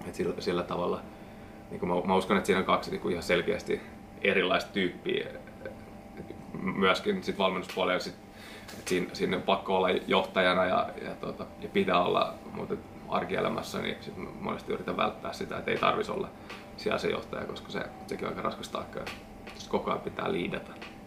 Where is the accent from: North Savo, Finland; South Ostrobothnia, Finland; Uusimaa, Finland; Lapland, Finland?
Uusimaa, Finland; Nurmijärvi; now in Turku, Finland; Olen Nurmijärveltä kotoisin. Eli aika läheltä pääkaupunkiseutua ja sen jälkeen asunut monessa paikassa, että en oikein tiedä enää mistä mä oon kotoisin, mutta tällä hetkellä nyt sitten Turussa